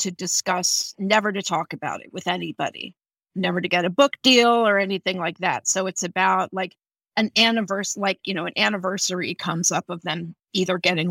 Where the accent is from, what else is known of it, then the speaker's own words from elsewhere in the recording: Texas, United States; I grew up in Texas, you know, so people would eat frog legs.